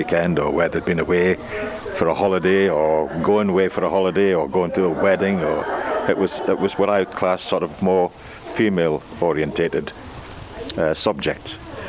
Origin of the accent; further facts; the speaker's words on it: Berwick, North East England, United Kingdom; born there; I was born in Berwick